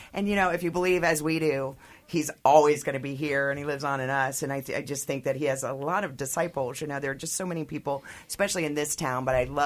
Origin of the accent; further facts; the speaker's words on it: Atlanta, Georgia, United States; I mean, I grew up here in Atlanta.